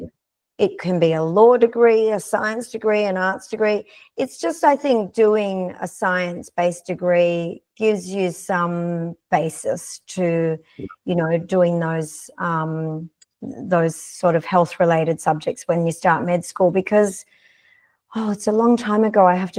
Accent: Sydney, New South Wales, Australia; my hometown, from Sydney.

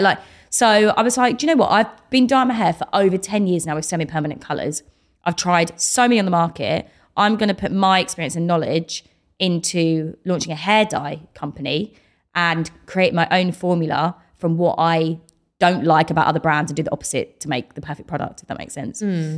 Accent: East of England, United Kingdom; I'm from Essex.

